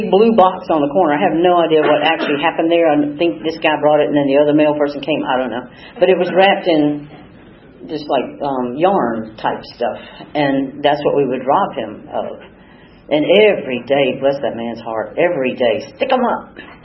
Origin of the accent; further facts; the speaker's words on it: East Point, Georgia, United States; also born or lived in Atlanta; I am from Atlanta. I grew up in East Point. My daddy ran the motor pool at Fort McPherson.